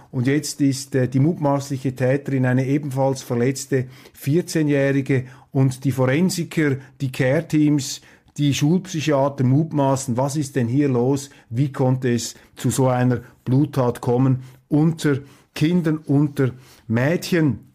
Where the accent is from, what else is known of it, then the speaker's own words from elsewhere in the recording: Switzerland; Das ist ihnen ja in den letzten Jahren auch bei uns in der Schweiz ins Hirn gedrückt worden.